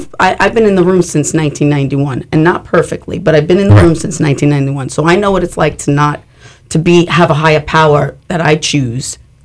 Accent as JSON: {"language": "English", "region": "New York", "country": "United States", "lives_now": "Palm City, United States", "said": "I'm from Palm City, right here. Well, Palm New City? York, originally."}